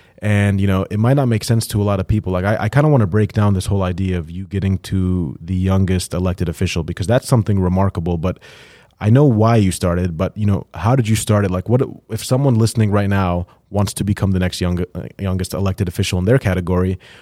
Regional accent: Jordan; now in United States; I came from Jordan, the Middle East. My parents were born there and they came here

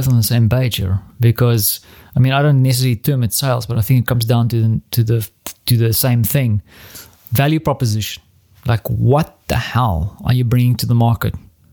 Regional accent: South Africa; now in Central Europe; So I'm in Central Europe. I'm a South African. I speak English.

